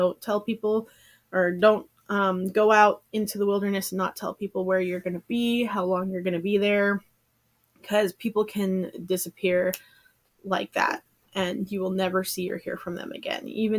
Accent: Wasilla, Alaska, United States; Matsu Valley, right outside of Wasilla.

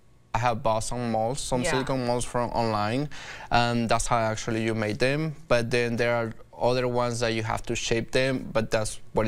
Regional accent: Lima, Peru; English is a second language; moved away as an adult; now in Quad Cities, United States; I was born and raised in Peru, in Lima, Peru, in mm-hmm. South America. And I decided to move to the Quad Cities when I finished college.

